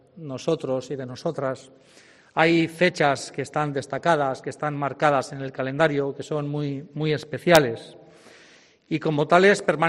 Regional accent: Bilbao, Basque Country, Spain; Hoy, como bilbaíno de Deusto

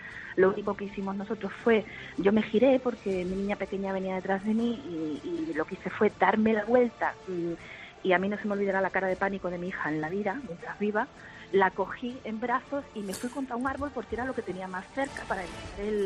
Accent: Seville, Andalusia, Spain; now in Madrid, Spain; Yo soy sevillana, aunque resido en Madrid

